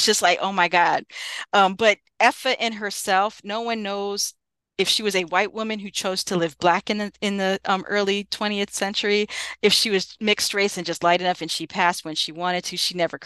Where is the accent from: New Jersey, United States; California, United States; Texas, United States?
New Jersey, United States; I grew up in New Jersey. I had no idea we had a Negro Leagues team.